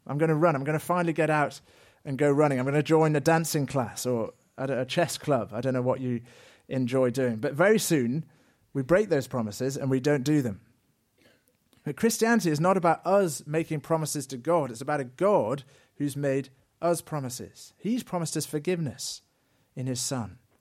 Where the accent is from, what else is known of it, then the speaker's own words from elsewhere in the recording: England, United Kingdom; now in Belgium; I come from England, so I'm not very surprised by the rain in Belgium.